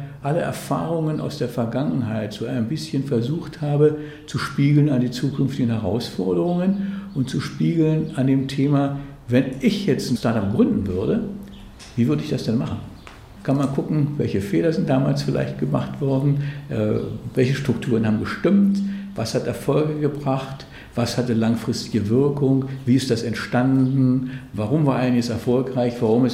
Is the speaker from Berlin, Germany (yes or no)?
yes; Berlin, Germany; Als Berliner werde ich jetzt sagen, gute Frage, noch eine Frage.